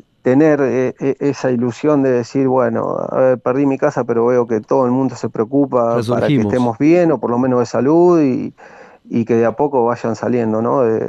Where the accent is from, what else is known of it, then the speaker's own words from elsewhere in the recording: Coronel Dorrego, Buenos Aires Province, Argentina; estando en un pueblo, yo soy de Coronel Dorrego, todo el mundo lo sabe